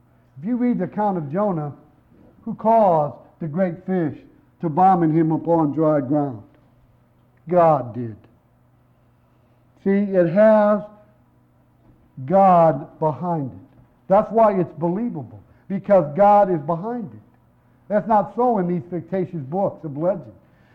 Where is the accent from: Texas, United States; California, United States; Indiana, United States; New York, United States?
Indiana, United States; Gary; born there; I was born in Gary, Indiana. Will that ever change?